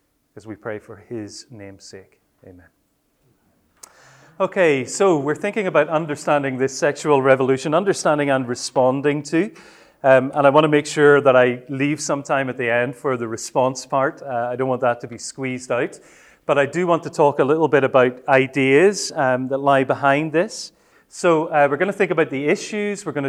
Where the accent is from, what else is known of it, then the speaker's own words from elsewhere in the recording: Northern Ireland, United Kingdom; I come from Northern Ireland, so we do speak English there, but maybe in a slightly different way. I hope you can follow my accent.